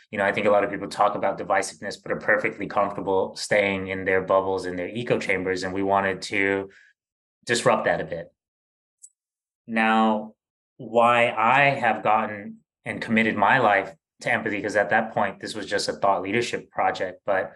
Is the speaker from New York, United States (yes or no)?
yes; New York, United States; I am originally from Bed-Stuy, Brooklyn, New York. And my parents are Jamaican immigrants, so I'm a first-generation American. I grew up in a lower middle-class background in Brooklyn